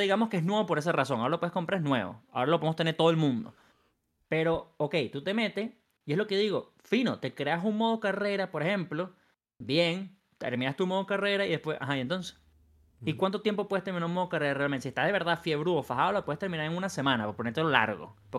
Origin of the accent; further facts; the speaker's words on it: Venezuela; yo soy venezolano y mi cuenta era Estados Unidos porque yo tenía una cuenta americana.